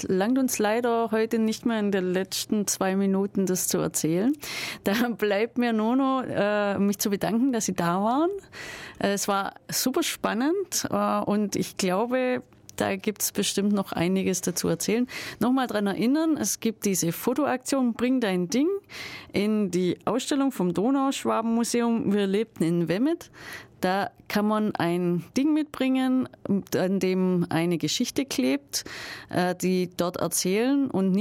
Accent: Baden-Württemberg, Germany; ich bin Schwabe.

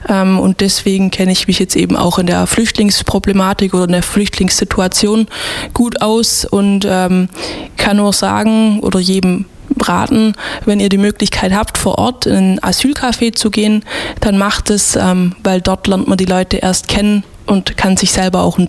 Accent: Baden-Württemberg, Germany; wollte zurück ins schöne Oberschwaben, weil ich bin auch, also in Wein bin ich aufgewachsen, bin ins Karl-Lemmle-Gymnasium Laubheim zur Schule gegangen

